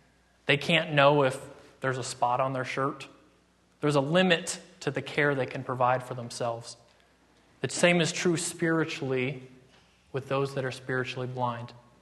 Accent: West Virginia, United States; I grew up in West Virginia. There's nothing like autumn in West Virginia.

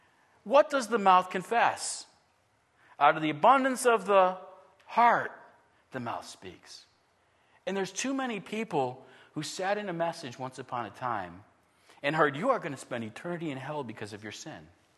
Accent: Buffalo, New York, United States; I grew up in Buffalo, New York.

